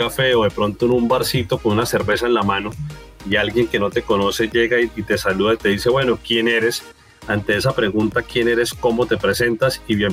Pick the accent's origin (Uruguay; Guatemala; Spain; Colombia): Colombia; Cúcuta, Norte de Santander; Como te digo, estoy en Cúcuta y soy cucuteño. Crecí acá, salí del colegio acá.